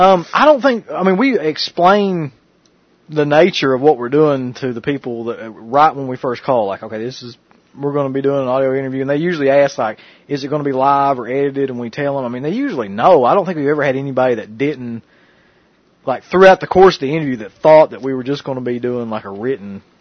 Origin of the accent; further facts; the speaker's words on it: Kentucky, United States; So whenever we say we're from Eastern Kentucky, that means you'll be seeing a lot of hollers